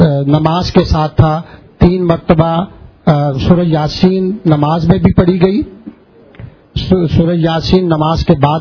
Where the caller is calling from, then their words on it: Lahore, Punjab, Pakistan; میرا تعلق لاہور سے ہے،